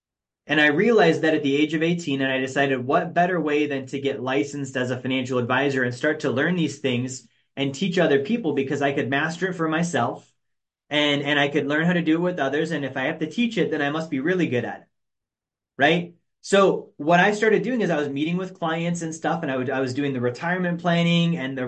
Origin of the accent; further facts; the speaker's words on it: Alaska, United States; I grew up in Alaska. Like, I wasn't this, college graduate with parents who had money and influence and all these things.